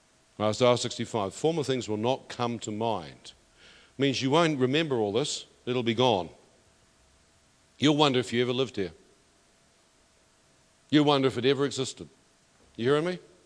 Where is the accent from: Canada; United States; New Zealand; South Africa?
New Zealand; And I'm a Kiwi.